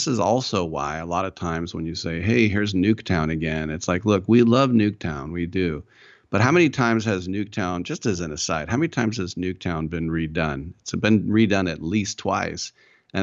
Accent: United States; Now, there's games that we've never heard of here in the U.S. as well, me being American.

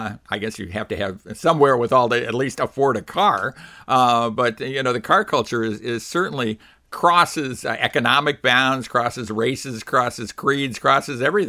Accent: Chicago, Illinois, United States; I grew up in Chicago, so you couldn't do much work in the winter a lot of times because your garage was just too darn cold.

